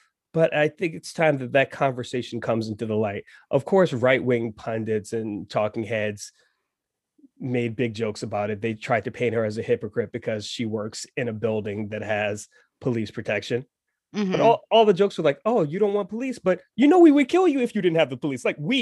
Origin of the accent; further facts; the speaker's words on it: United States; I am American. I was born in America, raised here, mm-hmm.